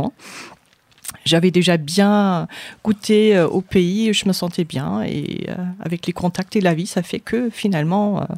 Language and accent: French; Germany; French is a second language; Donc, je suis née en Allemagne, je suis donc allemande.